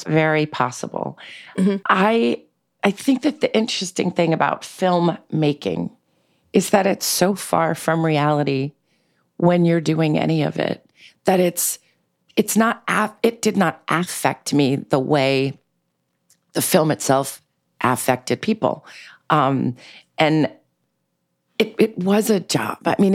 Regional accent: New York City, New York, United States; I grew up in New York City in a very eclectic, bohemian, diverse way in Manhattan.

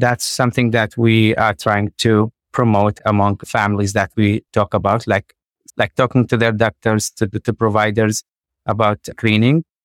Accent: Iraq; moved away as an adult; now in United States; I am originally from Iraq. I came to the U.S. as a refugee with my kids and my wife in 2016.

